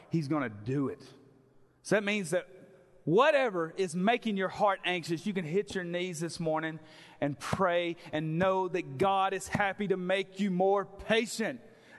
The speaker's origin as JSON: {"language": "English", "region": "Mississippi", "country": "United States", "said": "Now, I know I'm from Mississippi, y'all, but us Mississippians, we do have high culture there, okay?"}